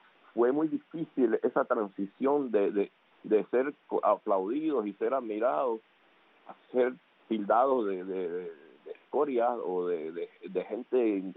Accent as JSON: {"language": "Spanish", "country": "Cuba", "moved": "yes", "said": "tú no viniste de Cuba, tú llevas aquí toda tu vida, ¿no? Y eso me molestaba porque decían, no, yo llegué de Cuba ahora mismo, ¿no? Y fue difícil, fue un momento de transición muy, fue algo muy feo para los que vinimos"}